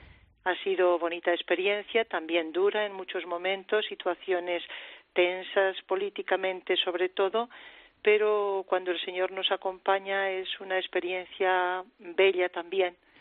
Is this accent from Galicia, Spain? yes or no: no; Burgos, Castile and León, Spain; also born or lived in Africa; Yo soy natural de Burgos, allí me eduqué en una familia cristiana.